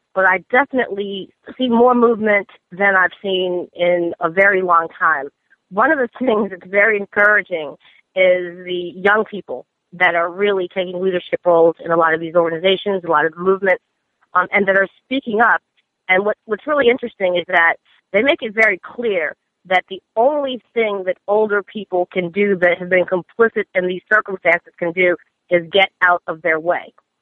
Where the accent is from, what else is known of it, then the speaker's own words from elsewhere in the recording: Baltimore, Maryland, United States; Truthfully, growing up in Baltimore, there's nothing that I've ever wanted to do more in my life than right the wrongs of the city that I knew existed from the time I was a child until now